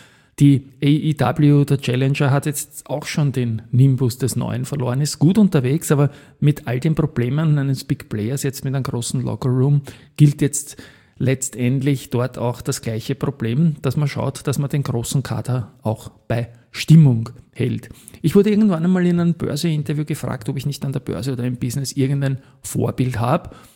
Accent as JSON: {"language": "German", "country": "Austria", "said": "als Österreicher bin ich natürlich ein großer Fan"}